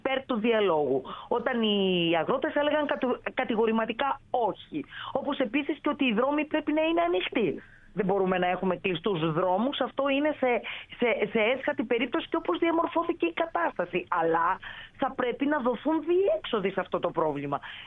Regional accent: Larissa, Thessaly, Greece; γιατί είναι και ο τόπος μου αυτός και τους ξέρω καλά.

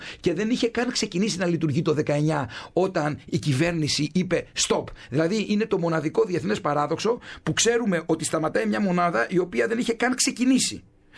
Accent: Kefalonia, Ionian Islands, Greece; Εμένα στην Κεφαλονιά, στην ιδιαίτερη πατρίδα μου

